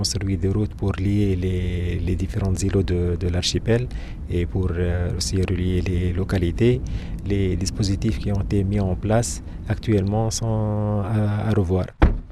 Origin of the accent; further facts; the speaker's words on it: Kerkennah, Sfax Governorate, Tunisia; born there; Moi, je suis né ici à Kerkena.